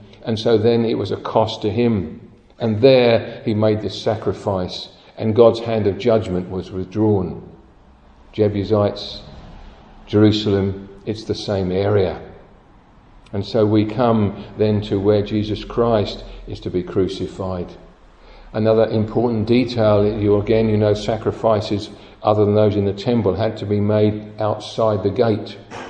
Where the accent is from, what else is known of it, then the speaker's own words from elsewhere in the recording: United Kingdom; You know how we would have hated that as proud British